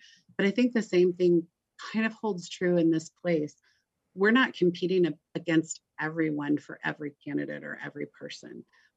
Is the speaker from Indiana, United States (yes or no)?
yes; Indianapolis, Indiana, United States; I grew up as your next door neighbor. I grew up in Indianapolis.